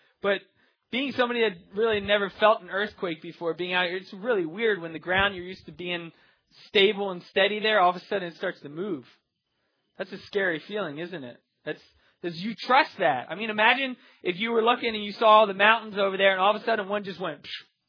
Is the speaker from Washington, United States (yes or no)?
no; Philadelphia, Pennsylvania, United States; It's just growing up in Philadelphia is just kind of a something that you